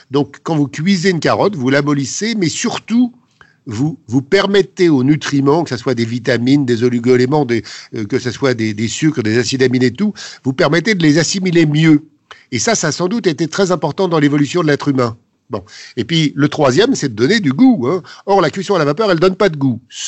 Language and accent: French; Grand Est, France; je suis alsacien et que l'Alsace est le plus beau pays du monde.